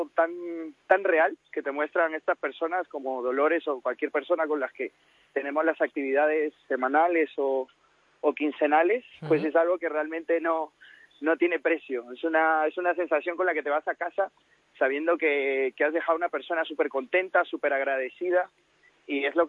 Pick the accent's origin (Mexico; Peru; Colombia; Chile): Peru; now in Madrid, Spain; yo soy de Perú. Llevo 8 años en España